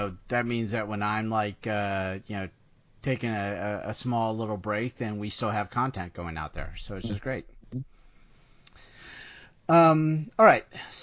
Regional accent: the South, United States; I remember growing up in the South, you know, there was a lot of pride for being in the South

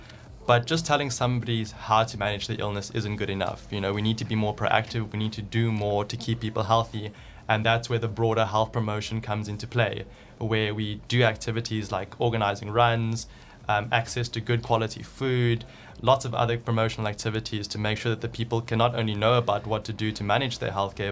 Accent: Pretoria, Gauteng, South Africa; now in Cape Town, South Africa; So I'm actually from Pretoria. I'm not from Cape Town, but I've stayed in five different towns in my life. So I guess I'm from South Africa more than from any particular place.

